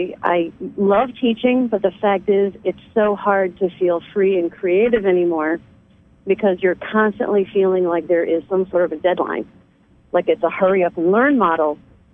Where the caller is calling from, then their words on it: Rhode Island, United States; I am calling from Rhode Island.